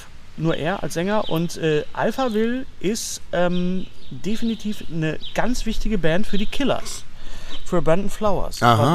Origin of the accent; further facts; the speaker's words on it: West Germany, Germany; Und was man so macht als Wessi